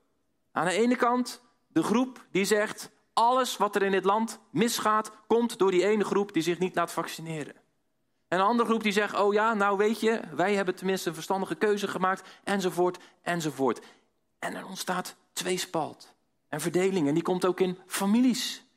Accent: Dordrecht, South Holland, Netherlands; Ik kom uit Dordrecht. En als ik vaak moet uitleggen waar ligt Dordrecht, dan zeg ik altijd dat ligt onder de rook van Rotterdam.

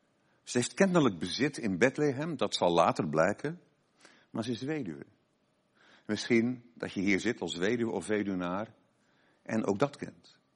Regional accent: Krabbendijk, Zeeland, Netherlands; ik kom uit Krabbendijk in Zeeland

